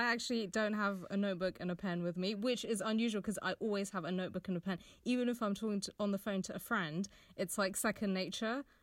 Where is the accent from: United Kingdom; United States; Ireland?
United Kingdom; because I'm British